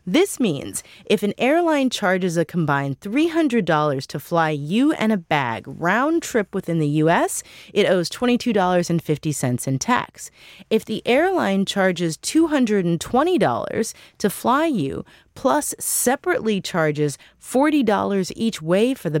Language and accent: English; St. Louis, Missouri, United States; I'm from St. Louis, and Southwest has a big hub there, and so I end up flying back and forth.